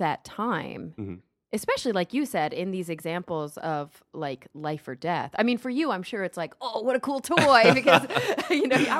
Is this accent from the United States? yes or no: yes; Texas, United States; also born or lived in New York / Los Angeles; In the U.S., I grew up in Texas, then